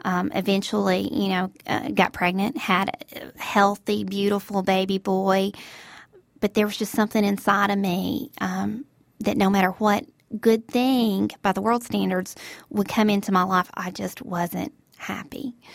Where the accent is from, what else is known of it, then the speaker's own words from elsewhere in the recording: the South, United States; I grew up in the South, which many of you now know as you've heard my voice, in a Christian home